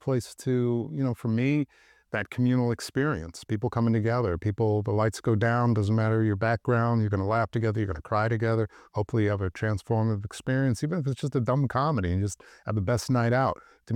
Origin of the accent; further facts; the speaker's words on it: Wisconsin, United States; the things that I wasn't exposed to growing up in Wisconsin, identities and orientations and things like that.